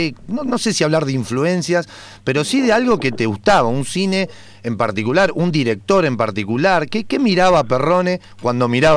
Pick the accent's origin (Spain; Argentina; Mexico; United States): Argentina; Berazategui, Buenos Aires Province; yo particularmente nací, me crié en Berazategui, Quilmes, Florencio Varela, pasé mi infancia.